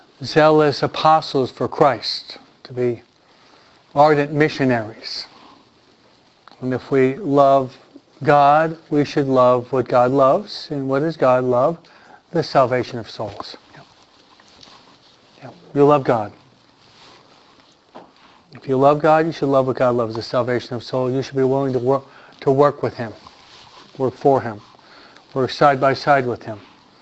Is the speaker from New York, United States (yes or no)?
yes; New York, United States; especially as a New Yorker, only dummies, okay?